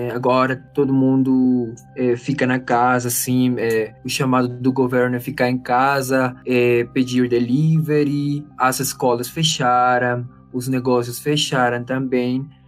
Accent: Caribbean coast, Colombia; Portuguese is a second language; Eu sou de uma cidade no litoral norte do Caribe colombiano, chamado Barranquilla. Eu não sei se vocês ouviram desse nome … vem de lá. Eu moro em Bogotá por questões do trabalho

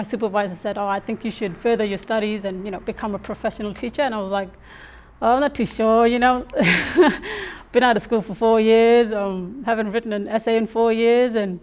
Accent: Beagle Bay, Western Australia, Australia; So I'm originally from Beagle Bay community. It's a small community with a population of about 400 people.

